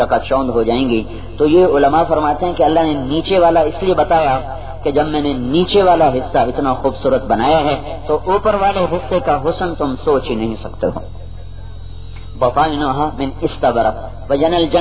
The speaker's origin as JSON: {"language": "Urdu", "town": "Khanewal", "region": "Punjab", "country": "Pakistan", "said": "خانوال میرا ضلع ہے،"}